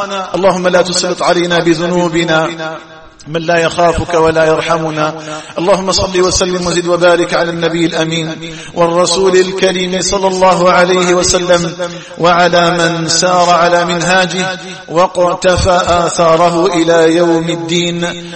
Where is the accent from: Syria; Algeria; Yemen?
Algeria; أن تجعل بلدنا الجزائر آمنا مطمئنا وسائر بلاد